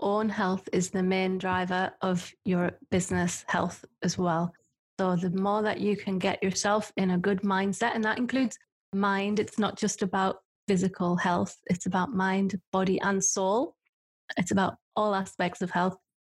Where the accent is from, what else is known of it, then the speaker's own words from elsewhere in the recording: North East England, United Kingdom; we are not from Lancashire. We're from small villages in County Durham.